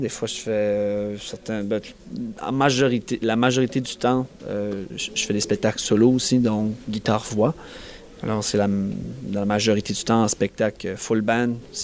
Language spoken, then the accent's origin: French; Nigadoo, New Brunswick, Canada; je viens de Nigadou. Donc c'est un petit village sur la région côtière du Nouveau-Brunswick, dans le nord.